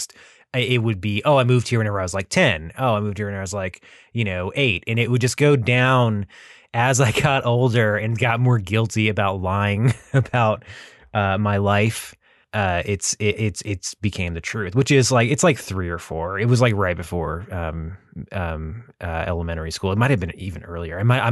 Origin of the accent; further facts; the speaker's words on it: Texas, United States; also born or lived in Los Angeles County / Thousand Oaks; since I moved there as a little kid, since I moved to Texas. I mean, I was born in Los Angeles County and then lived with some family in Thousand Oaks until I was about 3 or 4 years old.